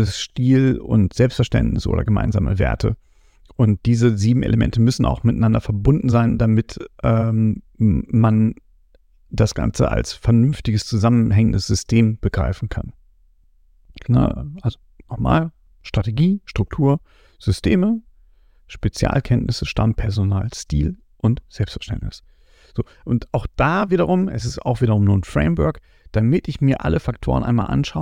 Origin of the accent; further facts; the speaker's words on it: North Rhine-Westphalia, Germany; Und jetzt komme ich mal aus dem Ruhrgebiet